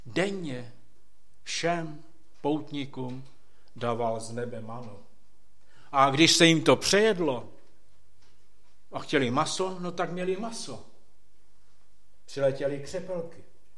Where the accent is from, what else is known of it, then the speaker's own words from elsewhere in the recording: Lipník nad Bečvou, Olomouc Region, Czechia; že jsem Čech a že můj domov je tam někde Morávák třeba, že jsem a že můj domov je v Lipníku.